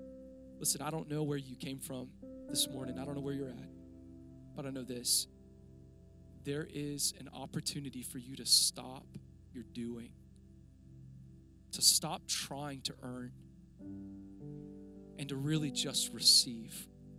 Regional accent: United States; I lived in hotel rooms most of my life. I grew up around the United States.

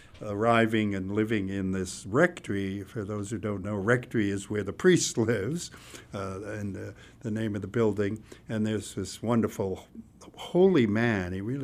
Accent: Germany; moved away; by the kids in the neighborhood for being a Protestant and a Nazi, they called me, because I was from Germany.

